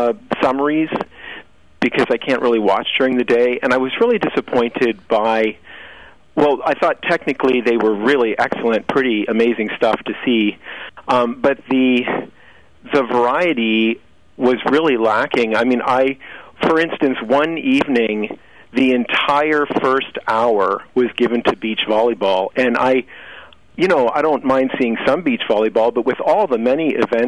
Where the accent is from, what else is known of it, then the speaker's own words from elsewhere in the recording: United States; And the other thing is that it seemed to me that they thought that I, as an American viewer, was really only interested in seeing U.S. athletes.